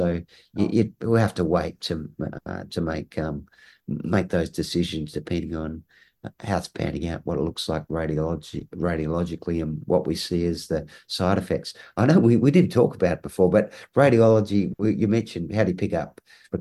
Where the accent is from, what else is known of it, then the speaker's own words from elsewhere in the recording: Launceston, Tasmania, Australia; He comes from my hometown of Launceston in Tasmania.